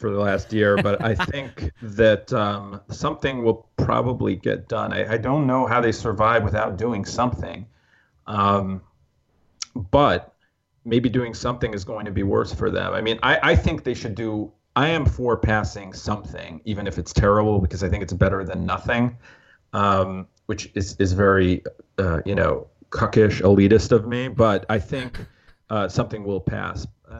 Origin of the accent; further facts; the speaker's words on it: New York, United States; And I guess because I'm from New York, you know, maybe it speaks to me in a way that it wouldn't speak to someone who is from, say, some lesser state.